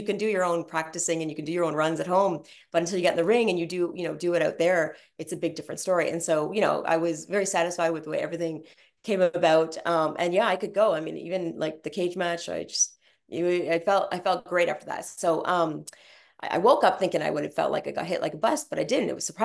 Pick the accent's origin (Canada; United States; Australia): Canada; I've had my hometown fun in Canada for sure.